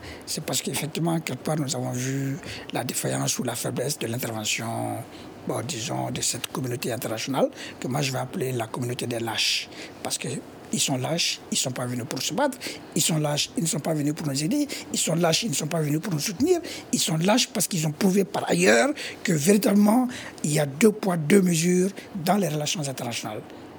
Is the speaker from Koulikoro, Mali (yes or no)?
no; Ténenkou, Mopti, Mali; je suis partiellement du Nord parce que je suis d'une zone au centre de Mopti, Ténénkou.